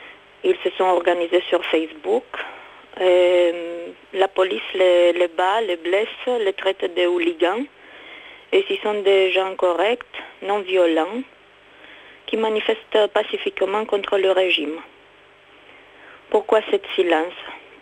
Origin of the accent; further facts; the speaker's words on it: Romania; je suis roumaine. Je voulais vous signaler qu'en Roumanie se passent des choses graves.